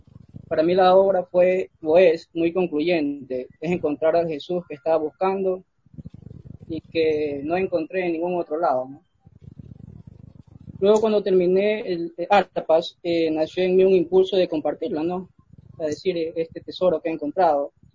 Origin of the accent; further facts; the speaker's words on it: Ecuador; soy de Ecuador.